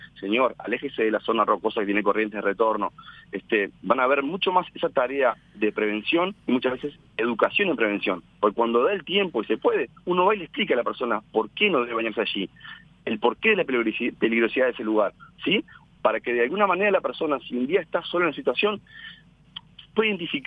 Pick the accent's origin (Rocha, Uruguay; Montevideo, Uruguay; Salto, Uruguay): Rocha, Uruguay; Barra del Chuy; Yo trabajo, por ejemplo, en la Barra de Chuy, ¿sí? Soy de la Barra de Chuy.